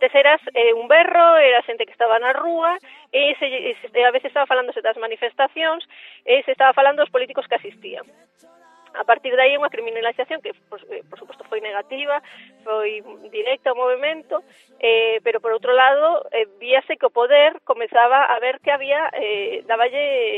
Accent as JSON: {"language": "Galician", "region": "Galicia", "country": "Spain", "said": "a nosa sabedoría popular como galegos non coincidía co que se estaba publicando"}